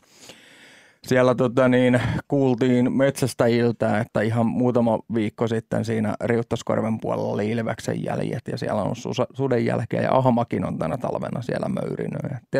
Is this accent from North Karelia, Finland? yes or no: no; Tampere, Pirkanmaa, Finland; me ollaan Pispalasta ja tykätään kannattaa paikallisuutta